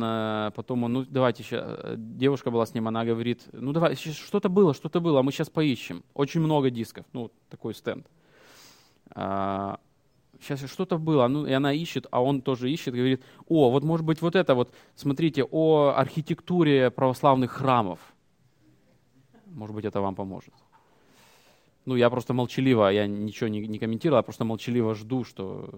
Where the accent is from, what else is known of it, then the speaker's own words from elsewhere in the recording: Ukraine; born there; я родился в Украине, и я крещен в детстве, поэтому я автоматически там христианин.